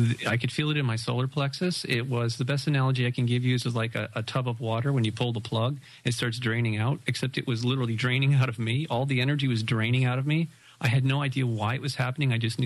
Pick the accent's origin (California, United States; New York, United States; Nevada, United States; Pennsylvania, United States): California, United States; Malibu; growing up in Malibu